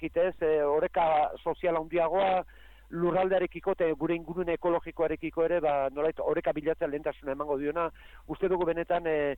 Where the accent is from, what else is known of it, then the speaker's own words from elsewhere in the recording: Basque Country, Spain; ni Gipuzkoarra naiz